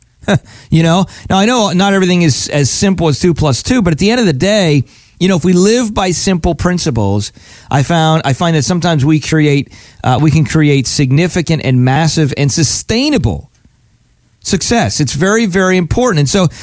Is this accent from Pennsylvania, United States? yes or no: yes; Pennsylvania, United States; now in Palm Beach, United States; I'm originally from Pennsylvania, but we live most of the year now in Palm Beach area